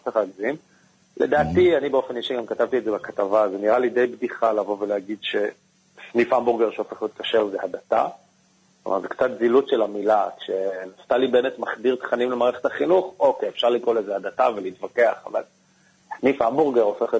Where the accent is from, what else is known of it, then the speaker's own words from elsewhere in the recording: Jerusalem, Jerusalem District, Israel; אני במקור מירושלים.